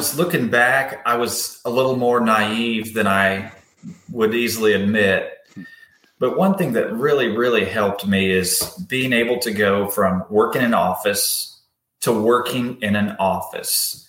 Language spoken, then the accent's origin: English; Lobelville, Tennessee, United States; So, born and raised Amish in Lobelville, Tennes